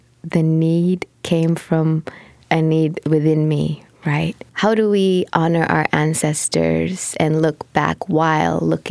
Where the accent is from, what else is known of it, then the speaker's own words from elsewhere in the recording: Carson, California, United States; I grew up in Carson, California. Just a small town that is full of folks of color, immigrant families, Filipinos, Samoans, Latinos, Black folks, just like living mostly in harmony.